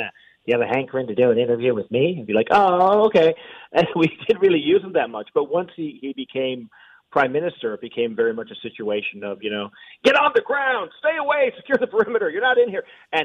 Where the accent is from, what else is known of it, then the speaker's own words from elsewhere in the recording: St. John's, Newfoundland and Labrador, Canada; it's always been a place where I grew up in St. John's, Newfoundland.